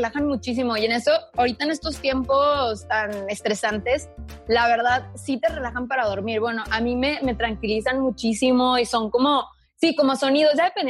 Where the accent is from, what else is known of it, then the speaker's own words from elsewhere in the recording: Torreón, Coahuila, Mexico; tengo 27 años, soy de Torreón, Coahuila